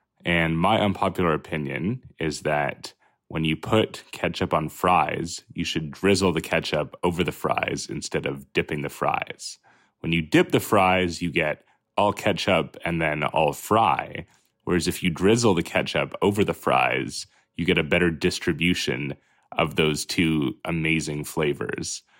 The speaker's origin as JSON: {"language": "English", "town": "London", "region": "Ontario", "country": "Canada", "said": "I'm from London, Ontario, Canada."}